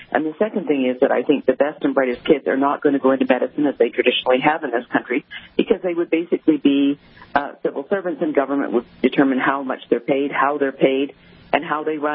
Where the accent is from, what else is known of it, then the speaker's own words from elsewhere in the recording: Canada; I'm Canadian. I grew up under single payer.